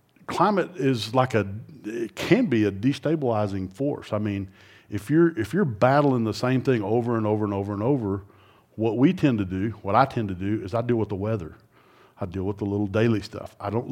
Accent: Hereford, Texas, United States; So I came from Hereford, Texas.

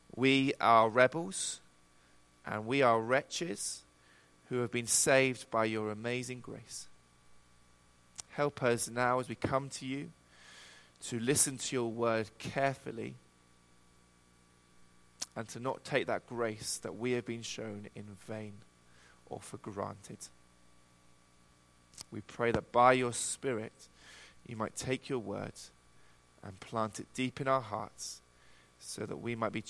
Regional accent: England, United Kingdom; If a Scottish person was here, you would not understand a word they are saying. But I'm English, so you understand me. I speak the Queen's language.

